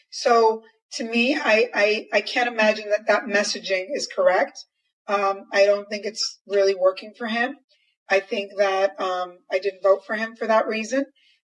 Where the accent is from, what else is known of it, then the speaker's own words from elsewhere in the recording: Teaneck, New Jersey, United States; also born or lived in New York / Latin America; now in Los Angeles, United States; I grew up in Teaneck, New Jersey. And then when I became an adult, moved to New York